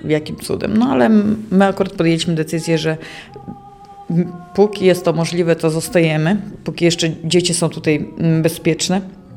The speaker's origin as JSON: {"language": "Polish", "town": "Lviv", "region": "Lviv Oblast", "country": "Ukraine", "tie": "born or raised there", "said": "Od urodzenia mieszkam w Lwowie. Z dziada, pradziada nasze rodziny tutaj zamieszkiwały w Lwowie i w Mościskach. Tata, rodzina właśnie wywodzi się z Mościsk."}